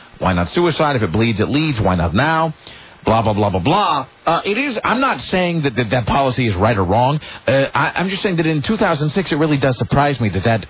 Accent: Kennewick, Washington, United States; Same thing when I was growing up in Kennewick.

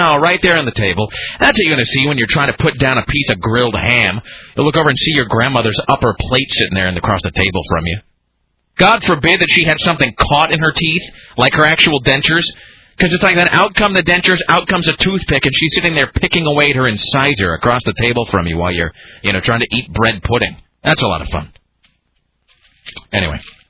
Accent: Kennewick, Washington, United States; growing up in Kennewick, too

